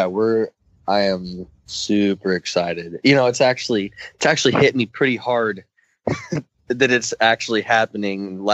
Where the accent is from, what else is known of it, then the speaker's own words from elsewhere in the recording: Brownsville, Oregon, United States; I grew up in Brownsville, Oregon, large town of 1,500 people.